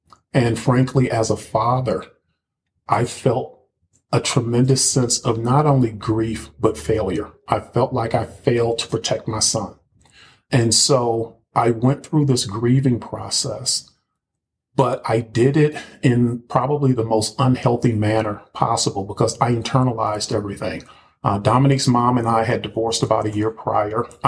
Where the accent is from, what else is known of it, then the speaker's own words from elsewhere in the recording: Highland Park, Michigan, United States; So, of course, I'm a native Michigander. I grew up in Highland Park, Michigan, which is a little city surrounded by Detroit.